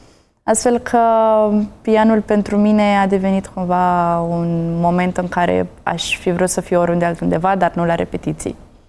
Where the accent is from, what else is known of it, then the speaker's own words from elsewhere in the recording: Tulcea, Tulcea County, Romania; Eu sunt din Tulcea, chiar din oraș.